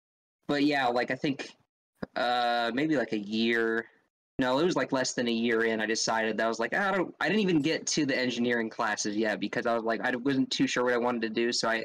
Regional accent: Anchorage, Alaska, United States; yeah, I'm from Alaska, but I'm from the big city, so don't get too excited. So I'm from Anchorage.

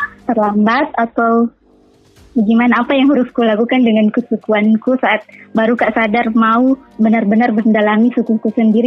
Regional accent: South Sulawesi, Indonesia; Ini saya orang Bugis, tapi kenapa gak bisa bahasa Bugis?

